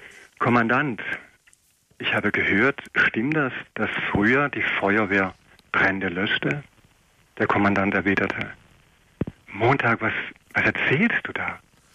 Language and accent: German; Baden-Württemberg, Germany; gar nicht weiter so von meiner Heimat hier, im Süden, in Südwestdeutschland. Ich bin im Schwarzwald